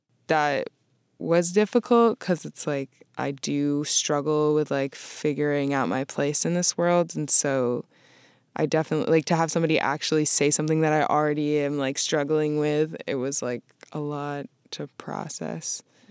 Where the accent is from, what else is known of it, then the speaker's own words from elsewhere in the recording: Vermont, United States; I was raised in Vermont.